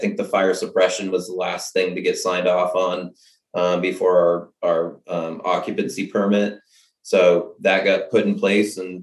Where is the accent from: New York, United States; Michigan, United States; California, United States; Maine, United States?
Maine, United States; I'm originally from Maine and have been in the industry since 1999